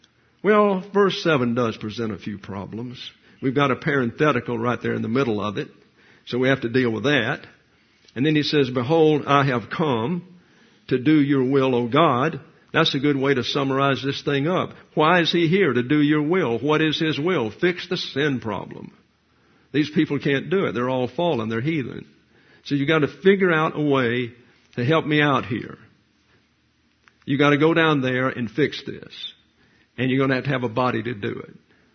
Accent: the South, United States; I'm from the South.

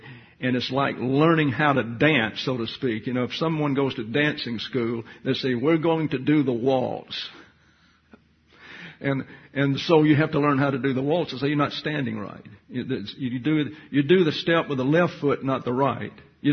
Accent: the South, United States; because I am from the South

